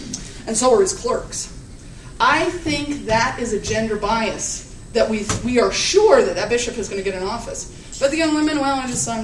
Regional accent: Bloomington, United States; the ward that I was in when I was growing up in Bloomington

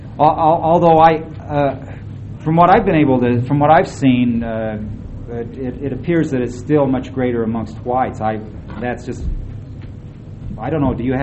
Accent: California, United States; But anyway, I'm from California.

